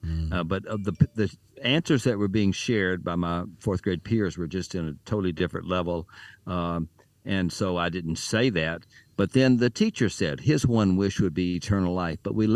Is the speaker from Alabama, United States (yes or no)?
yes; Montgomery, Alabama, United States; I was raised in Montgomery, Alabama.